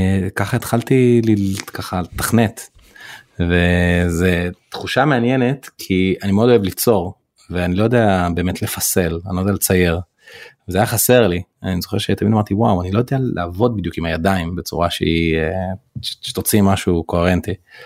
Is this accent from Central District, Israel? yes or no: no; Jerusalem, Jerusalem District, Israel; אז אני בן 38 היום, גדלתי בירושלים, זה אומר שכשהייתי כזה טינג'ר, אז הכל כזה התחיל.